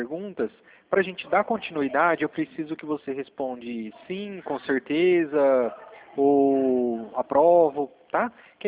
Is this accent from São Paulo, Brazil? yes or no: yes; Fernandópolis, São Paulo, Brazil; now in Brasília, Brazil; Ó, eu sou de Fernandópolis, eu estava trabalhando, eu comecei a trabalhar na empresa em Dracena, aí pertinho do Mato Grosso do Sul, só que hoje eu estou atuando em Brasília.